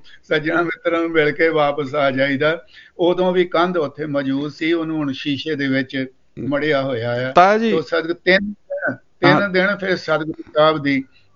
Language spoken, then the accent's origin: Punjabi; Punjab, India; born there; ਮੇਰਾ ਜਨਮ ਵੀ ਉੱਥੋਂ ਦਾ ਹੀ ਆ, ਮੇਰੇ ਨਾਨਕੇ ਆ